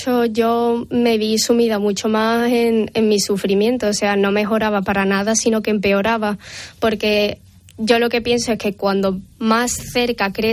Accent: Arcos de la Frontera, Andalusia, Spain; ¿por qué no encajo en mi pueblo, que es Argos de la Frontera?

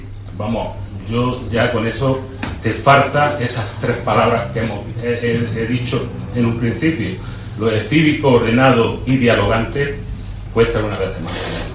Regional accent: Andalusia, Spain; el gran problema que tenemos en esta tierra, que es tierra andaluza, y también somos de España y pagamos nuestros impuestos.

